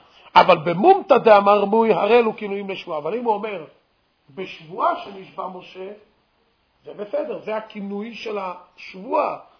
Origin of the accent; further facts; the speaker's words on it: Jerusalem, Jerusalem District, Israel; אנחנו גדלנו בירושלים. היה שפה של מחנה יהודה. היה דבר כזה, היה שפה של מוסררה.